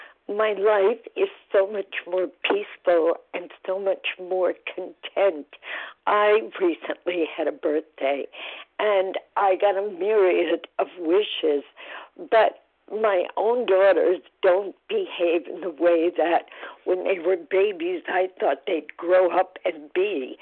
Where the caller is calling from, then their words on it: Nyack, New York, United States; I'm calling from Nyack, New York, and I've been listening to these meetings for almost a year now